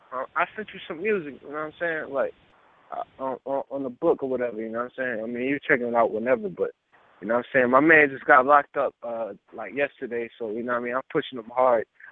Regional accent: Philadelphia, Pennsylvania, United States; now in North Carolina, United States; Yo, man, I'm originally from Philly, but I'm down here in North Carolina, you feel me?

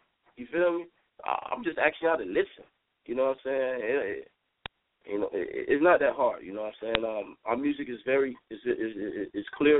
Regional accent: Miami, Florida, United States; But we all from Broward. I was born and raised in Little Haiti. You know what I'm saying? Miami standing up.

